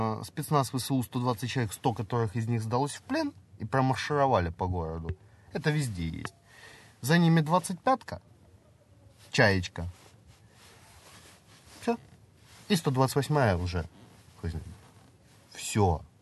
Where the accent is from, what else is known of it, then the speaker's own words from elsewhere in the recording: Donetsk, Donetsk Oblast, Ukraine; Да, я дончанин, мне домой дороги нет.